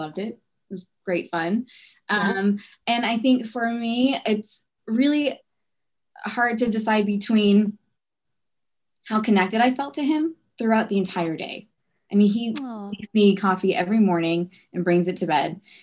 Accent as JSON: {"language": "English", "country": "United States", "said": "So he's Dutch. I'm American."}